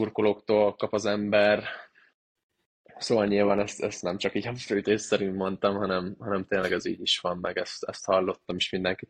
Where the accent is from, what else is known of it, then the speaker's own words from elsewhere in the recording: Hódmezővásárhely, Csongrád-Csanád, Hungary; én ugye Hódmezővásárhelyen nevelkedtem, a Hódmezővásári vagyok